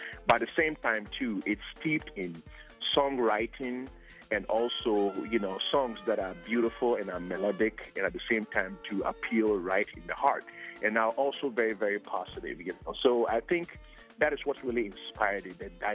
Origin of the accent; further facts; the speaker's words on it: Ghana; Growing up in Ghana, I grew up, you know, around traditional music, around high life, and then also Afrobeat